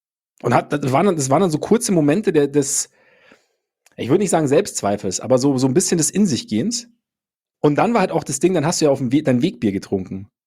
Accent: Munich, Bavaria, Germany; natürlich Kaiserwetter, wie man bei uns in München sagt.

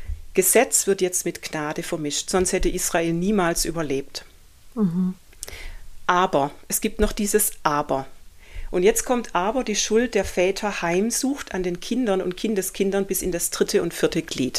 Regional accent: Germany; Und ich finde es auch für uns als Deutsche, mir ist es mal sehr bewusst geworden

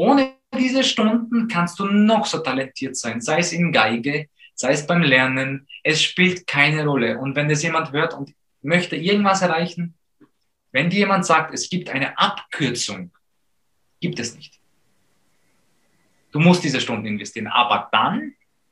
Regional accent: Poland; wir sind aufgewachsen in Polen

